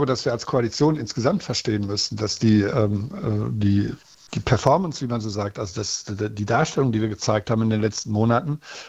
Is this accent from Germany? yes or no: yes; North Rhine-Westphalia, Germany; die Arbeitsplätze an der Ruhr beispielsweise, wo ich herkomme